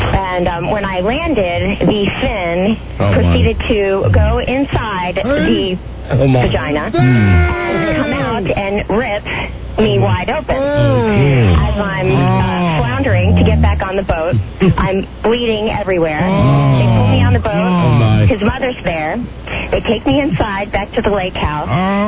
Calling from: Arlington, United States; Calling from Arlington.

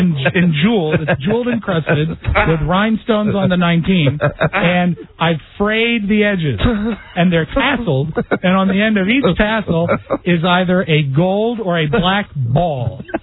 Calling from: Washington, United States; I am calling from Washington.

